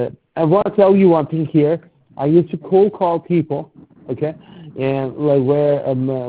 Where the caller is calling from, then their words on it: Kolkata, West Bengal, India; English is a second language; Sir, I'm from India. I'm from Kolkata. That's from where I'm calling you.